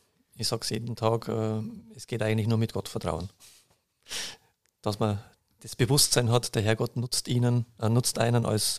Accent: Schwandorf, Bavaria, Germany; In einer sehr dörflichen Struktur damals. Jetzt ist ja das alles dann, natürlich die Stadt hat sich vergrößert, Schwandorf, mein Heimatort, und hat das, die umliegenden Gemeinden, sage ich mal, mit einverleibt.

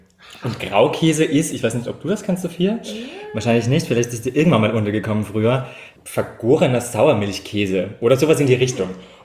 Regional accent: Tyrol, Austria; Genau, ich bin ursprünglich aus Tirol, also auch vom Land, das heißt Bauernhof und so weiter

